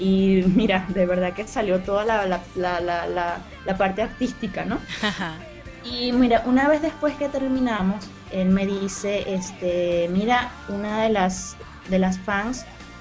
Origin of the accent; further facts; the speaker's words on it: Barquisimeto, Lara, Venezuela; Cuando le digo que soy de Barquisimeto